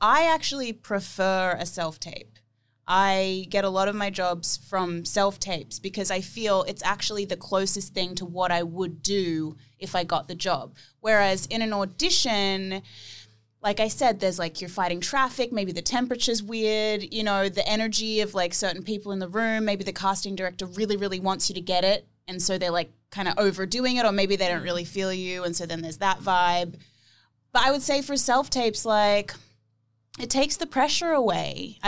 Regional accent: Byron Bay, New South Wales, Australia; I grew up in Byron Bay, which is like a total like alternative hippie town.

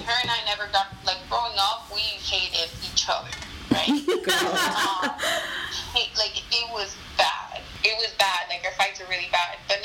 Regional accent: United States; But because I grew up in America, I really never felt like, oh, well, I'm a Latina

